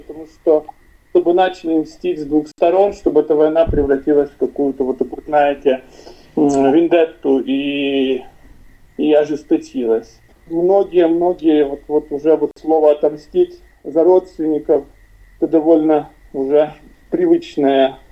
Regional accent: Ukraine; я, хоть я и украинец, и нахожусь в украинской традиции, для меня русская культура и русская традиция не чужая.

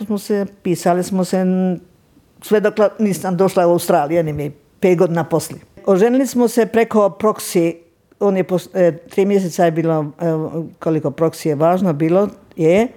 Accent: Iž, Zadar County, Croatia; born there; also born or lived in Sali; ja sam rođena na Ižu, a imala sam tetku koja je bila udata u Salima

